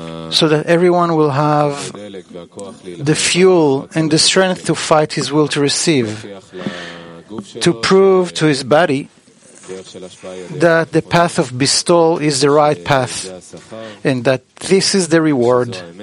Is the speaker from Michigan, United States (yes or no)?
no; San Francisco, California, United States; I come from San Francisco. I brought with me my whole family, my wife, three kids.